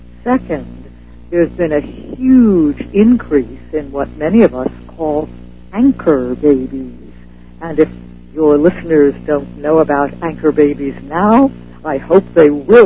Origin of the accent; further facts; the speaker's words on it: New York, United States; now in California, United States; I am a New Yorker who migrated to California, and I'm thrilled to be on the West Coast.